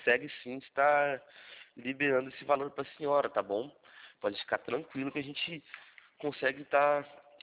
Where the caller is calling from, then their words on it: Rio Claro, São Paulo, Brazil; also born or lived in Rio de Janeiro; eu falo atualmente da cidade de Rio Claro, próximo a Campinas.